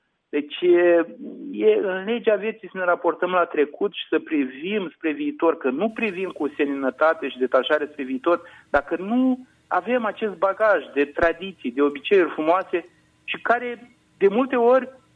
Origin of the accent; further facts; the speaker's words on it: Romania; Deci eu, ca și creștin, repet, n-ar trebui să am argumente, dar pe de altă parte noi suntem și am trăit ca români